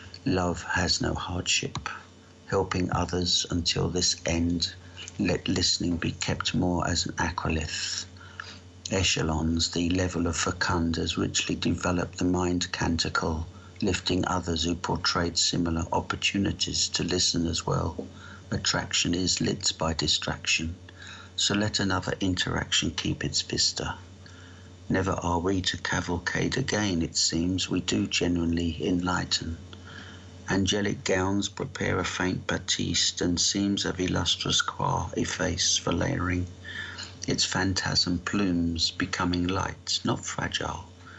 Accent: London, United Kingdom; accent: South London; My accent is a South London, I suppose, a commoner's voice

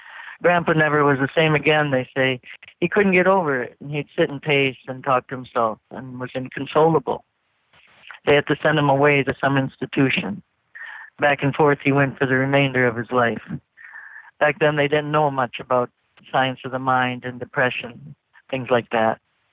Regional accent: Arizona, United States; accent: Arizona; Oh, should I put my Arizona accent on?

